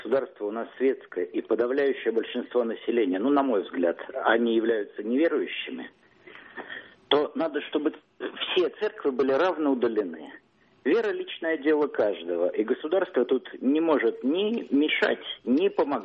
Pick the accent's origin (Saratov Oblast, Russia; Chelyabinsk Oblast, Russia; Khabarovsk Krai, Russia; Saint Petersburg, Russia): Saint Petersburg, Russia; я из Петербурга.